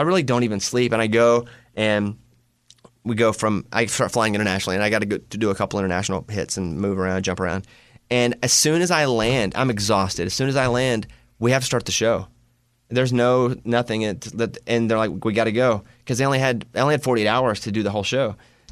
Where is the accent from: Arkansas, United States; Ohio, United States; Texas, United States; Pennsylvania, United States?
Arkansas, United States; Mountain Pine; Again, I'm from Mountain Pine, Arkansas, population 700. I'm a food stamp kid.